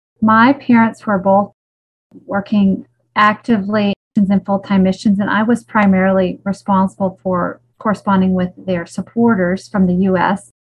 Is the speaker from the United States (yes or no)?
no; Mexico; I grew up in Mexico.